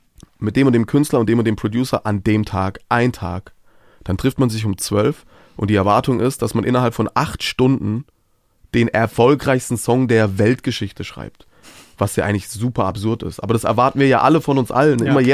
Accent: Baden-Württemberg, Germany; in meiner Heimat im Schwarzwald einfach eine Woche bei meinen Eltern

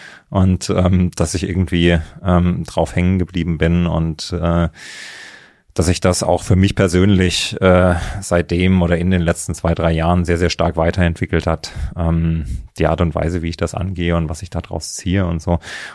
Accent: Thuringia, Germany; moved away as an adult; ich bin in Thüringen aufgewachsen im Mittelgebirge.

